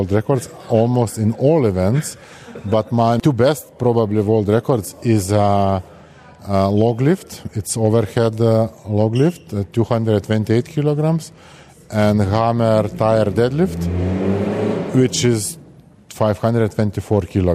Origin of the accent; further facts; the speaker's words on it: Lithuania; from Lithuania. I am the 4 times world's strongest man.